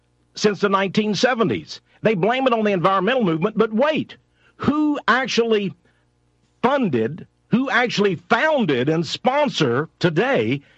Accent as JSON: {"language": "English", "region": "Texas", "country": "United States", "said": "Now, you know, I come from East Texas."}